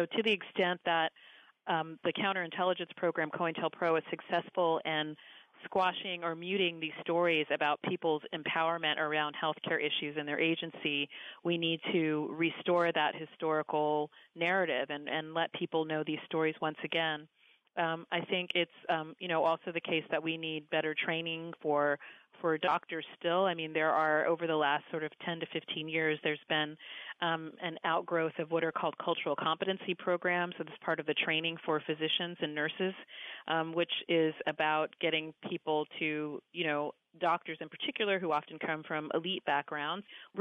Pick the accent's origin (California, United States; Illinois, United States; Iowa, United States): California, United States; San Diego; Yes, you know, I grew up in San Diego, California.